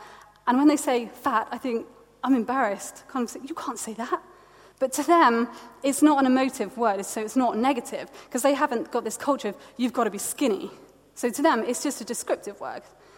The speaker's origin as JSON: {"language": "English", "country": "United Kingdom", "said": "As we act and speak as British people, will be similar."}